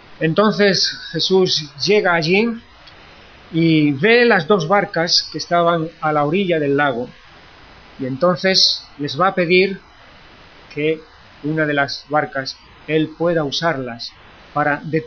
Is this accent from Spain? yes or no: yes; Spain; Los que somos españoles sabemos, o deberíamos de saber